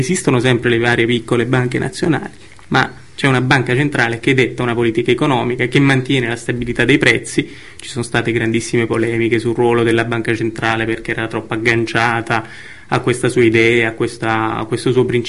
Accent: Campania, Italy; io sono campano, quindi almeno dalle mie parti, quando è stato introdotto l'euro, c'erano urla di dolore per strada

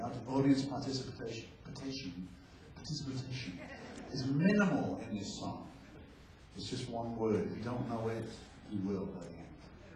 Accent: Wales, United Kingdom; I'm from Wales, I don't know how that would go with that.

